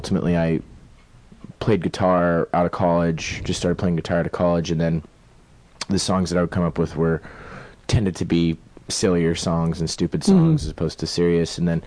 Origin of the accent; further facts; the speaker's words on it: Denver, Colorado, United States; Originally from Denver, Colorado.